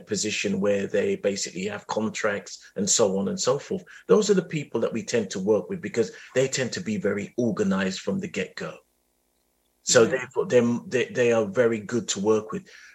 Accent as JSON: {"language": "English", "town": "Lewisham", "region": "London", "country": "United Kingdom", "said": "but I am from Southeast London and I'm from Lewisham."}